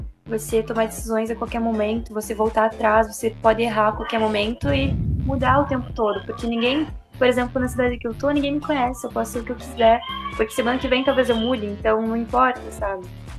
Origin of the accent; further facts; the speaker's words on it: South Region, Brazil; Eu vim pra cá sem roupa de frio. Tô surtando já. Ainda que eu sou sulista.